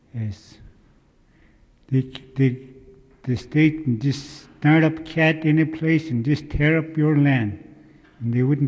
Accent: Minto, Alaska, United States; from Minto, Alaska.

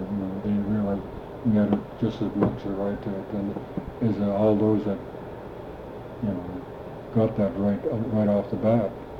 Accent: Metlakatla, Alaska, United States; And since I come from Metlakatla, that was created more complications because that's a reservation, see?

